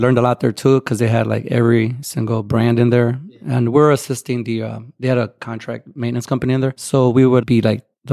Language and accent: English; Waukegan, Illinois, United States; Chicago, yeah. I'm from Waukegan.